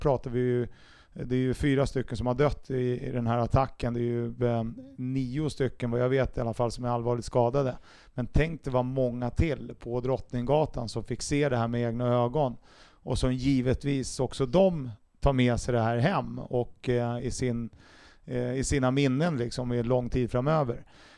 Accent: Stockholm, Stockholm County, Sweden; Jag är också stockholmare

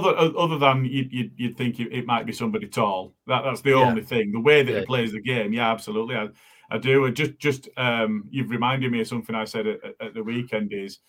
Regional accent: Morley, Yorkshire and the Humber, United Kingdom; I'm from Morley

